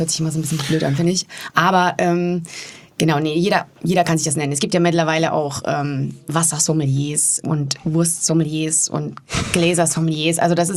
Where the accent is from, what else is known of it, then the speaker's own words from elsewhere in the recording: Warendorf, North Rhine-Westphalia, Germany; ich habe nicht im Louis Jakob meine Ausbildung gemacht als Hotelfachfrau, sondern in meiner Heimatstadt in Warendorf.